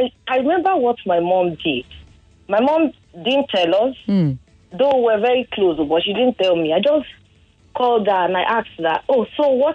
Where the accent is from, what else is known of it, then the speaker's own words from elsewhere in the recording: Ikorodu, Lagos, Nigeria; from Ikorodu.